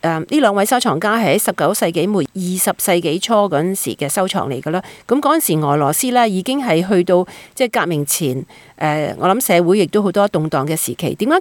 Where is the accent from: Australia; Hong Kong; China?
Australia; 咁我哋澳洲人咧就好幸运啦，